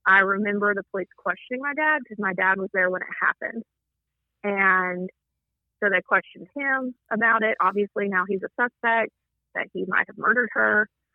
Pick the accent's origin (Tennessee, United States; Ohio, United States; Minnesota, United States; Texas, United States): Tennessee, United States; Oliver Springs; So I'm from Oliver Springs. It's like a town next to us that has the hospital.